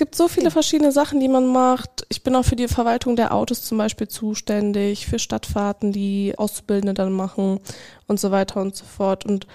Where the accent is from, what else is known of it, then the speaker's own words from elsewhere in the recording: Lippstadt, North Rhine-Westphalia, Germany; Genau, ich komme auch aus Lippstadt.